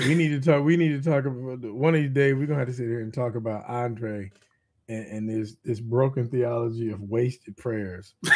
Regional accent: Cincinnati, Ohio, United States; And I grew up in Cincinnati. I grew up in the Midwest.

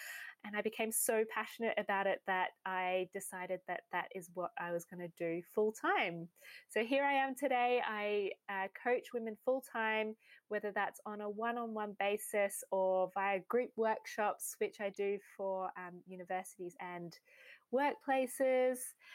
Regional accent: Australia; So I grew up in Australia.

